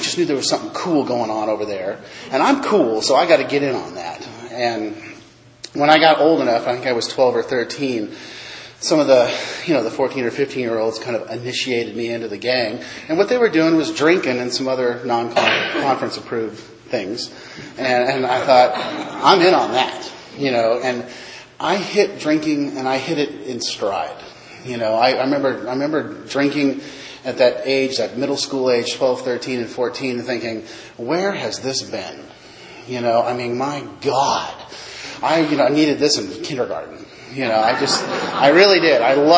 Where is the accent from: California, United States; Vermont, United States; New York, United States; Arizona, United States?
California, United States; Palo Alto; I grew up in Palo Alto, California. It's an interesting little town. Back then, it was just kind of a fun little college town.